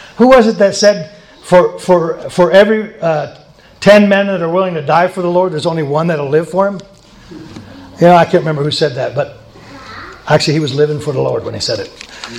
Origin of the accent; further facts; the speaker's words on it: Montana, United States; And I'm from Montana, so I practice in the winter.